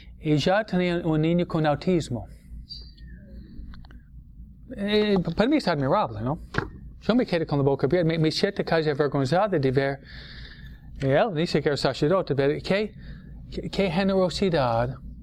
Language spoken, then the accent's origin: Spanish; New York, United States; No, yo nunca viví allá. Nunca viví allá. Yo soy neoyorquino, ¿no?